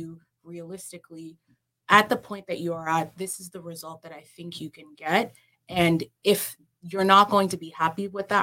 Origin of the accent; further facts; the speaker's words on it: Nigeria; But I'm Nigerian, lived in Nigeria for a little bit. I still have a lot of family there.